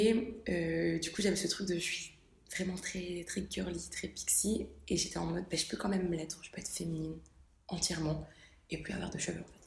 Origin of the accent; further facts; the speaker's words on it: Roubaix, Hauts-de-France, France; now in Paris, France; 24 ans, je suis d'origine tunisienne, je suis née en France de deux parents du coup tunisiens. J'ai passé toute ma vie à Roubaix, jusque-là, très récemment, je suis à Paris en ce moment.